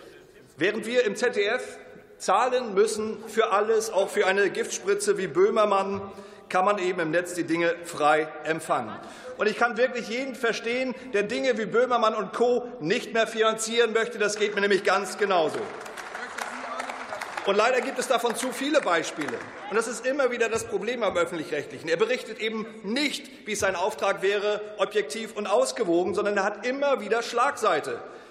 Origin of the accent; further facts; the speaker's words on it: Mecklenburg-Vorpommern, Germany; in meiner Heimat in Mecklenburg-Vorpommern